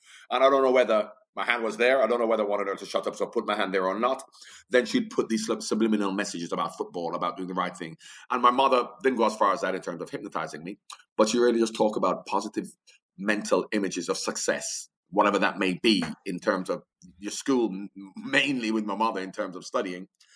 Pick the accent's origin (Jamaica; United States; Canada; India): Jamaica; So I've never been a center back growing up in Jamaica. I was always an attacking player.